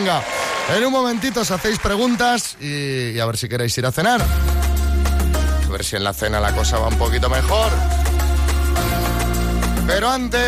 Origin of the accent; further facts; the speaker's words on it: Barcelona, Catalonia, Spain; Yo soy de Barcelona